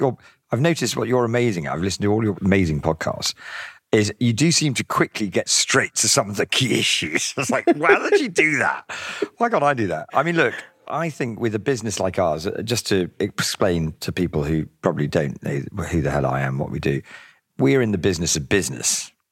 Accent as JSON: {"language": "English", "country": "Jersey", "tie": "born or raised there", "said": "I grew up in Jersey in the Channel Islands, which was the most idyllic place"}